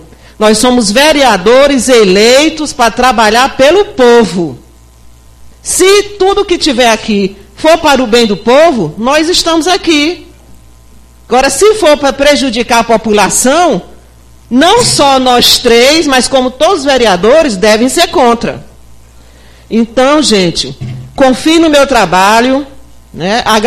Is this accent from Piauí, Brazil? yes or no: yes; Guadalupe, Piauí, Brazil; Sou de Guadalupe, moro há muitos anos e sempre escuto a mesma coisa.